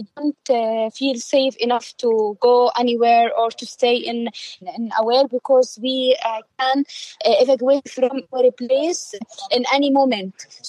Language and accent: English; Gaza City, Gaza Strip, Palestine; I am from Sheikh Ridwan, specifically from Al-Jala. This is an area related with Jabalia area.